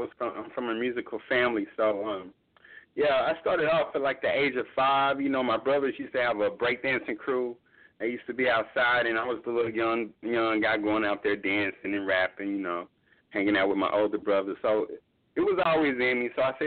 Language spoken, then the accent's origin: English; California, United States; also born or lived in Arkansas; now in Dallas, United States; Oh yeah, well I grew up in California, Arkansas, and right now I'm staying in Dallas. It's been my home for a while.